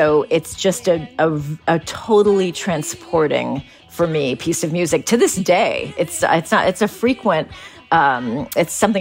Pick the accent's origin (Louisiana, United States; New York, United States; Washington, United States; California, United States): California, United States; San Francisco; You know, I grew up in San Francisco. I had never left the country.